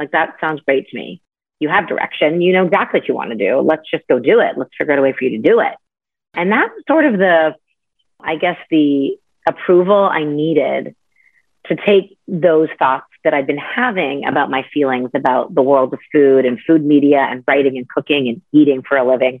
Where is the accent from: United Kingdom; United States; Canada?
Canada; I grew up in Canada and I went to McGill University